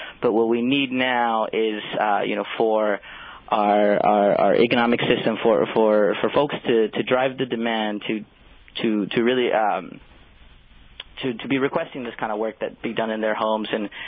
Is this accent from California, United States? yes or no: yes; Los Angeles, California, United States; I grew up in Los Angeles, and I remember when I was in elementary school, we'd have days where we couldn't go outside and we couldn't play on the playground.